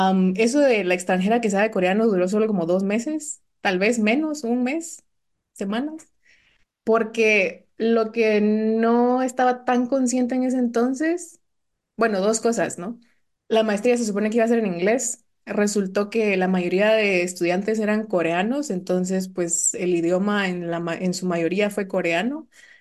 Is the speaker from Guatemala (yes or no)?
yes; Guatemala; vengo de Guatemala